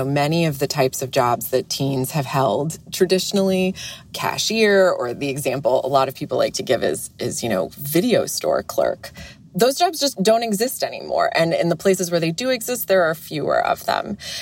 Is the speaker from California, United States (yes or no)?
no; Illinois, United States; I worked in the AV department of the public library in the town I grew up in Illinois.